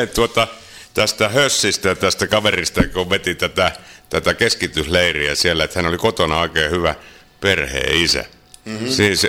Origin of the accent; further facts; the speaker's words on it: Rauma, Satakunta, Finland; mä olen Raumalta kotosi, joka on jo oma kieli meillä siellä kotikaupungissa, niin kuin Vörussa konsanaan